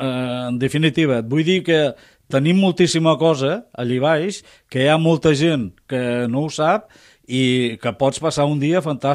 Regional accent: Tarragona, Catalonia, Spain; Sóc serrallenc de Soc Arrel, que vaig néixer allí mateix al barri, a casa dels meus avis, uh-huh. i he viscut tota la vida allí baix.

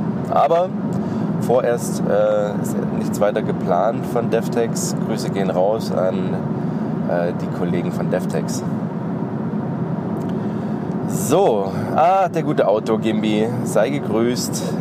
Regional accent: eastern Germany, Germany; weil ich stamme ja aus dem Osten.

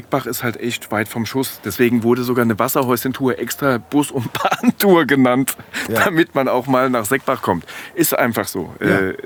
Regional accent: Harheim, Hesse, Germany; ich bin ja in Haarheim groß geworden.

